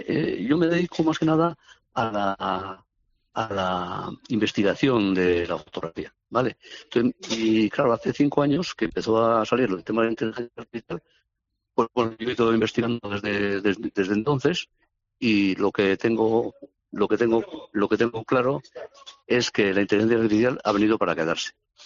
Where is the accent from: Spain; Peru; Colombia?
Spain; Eibar, Basque Country; yo soy de Eibar